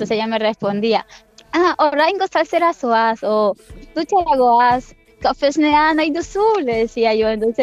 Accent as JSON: {"language": "Spanish", "country": "Nicaragua", "moved": "yes", "lives_now": "San Sebastián, Spain", "said": "soy de Nicaragua. Hace 4 años vine a vivir a Donosti."}